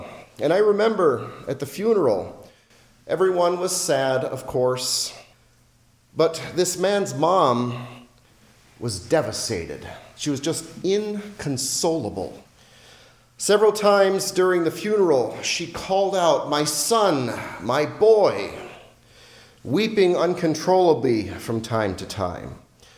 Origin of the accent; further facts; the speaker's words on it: Los Angeles, California, United States; I grew up in Los Angeles, California, part of the local Orthodox parish there.